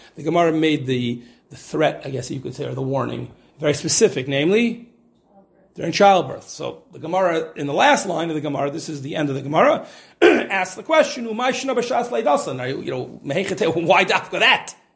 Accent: Cincinnati, Ohio, United States; when I was growing up, there was one case where I grew up in Cincinnati

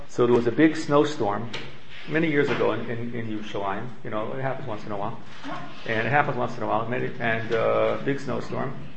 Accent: Silver Spring, Maryland, United States; So I grew up in Silver Spring, Maryland. That's right near Washington, D.C.

